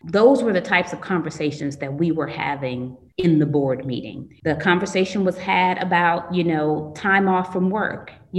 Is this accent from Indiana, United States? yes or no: yes; Gary, Indiana, United States; So I grew up in Gary and, you know, a single parent mom.